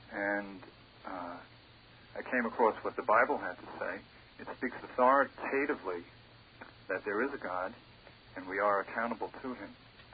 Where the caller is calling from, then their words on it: Patchogue, New York, United States; Patchogue.